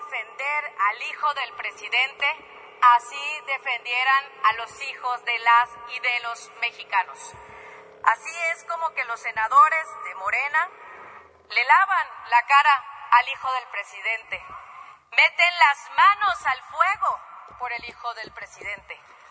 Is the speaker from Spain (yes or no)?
no; Mexico; para darle mayor información a nosotros como mexicanos